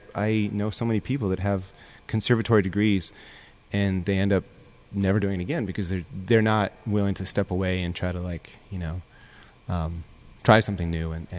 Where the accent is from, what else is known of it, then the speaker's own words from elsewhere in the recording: Colorado, United States; Yeah, I'm from Colorado, a little farm town kind of right on the Wyoming border.